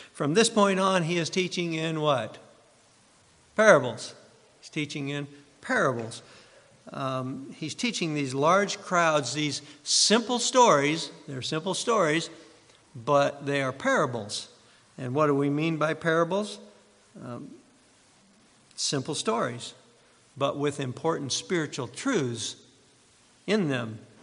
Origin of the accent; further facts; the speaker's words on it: Iowa, United States; also born or lived in Idaho; I came from Iowa in the middle of cornfield country. And I came from Southwick, Idaho in the middle of wheat country.